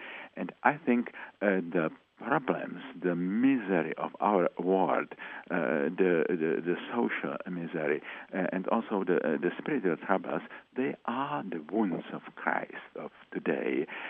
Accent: Czechia; English is a second language; I grew up in the Czech intellectual secular family.

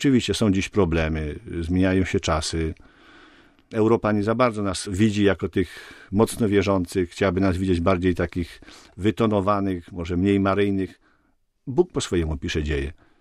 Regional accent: Słopnice, Lesser Poland, Poland; Ja osobiście, który pochodzę z diecezji tarnowskiej, z okolic Limanowej, Sanktuarium Matki Bożej Bolesnej, pamiętam, kiedy u nas, w mojej wsi Słopnice

